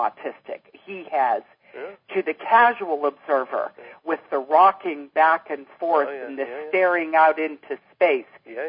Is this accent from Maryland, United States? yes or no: no; Pennsylvania, United States; born there; And I was born in Pennsylvania, and that's what we burned.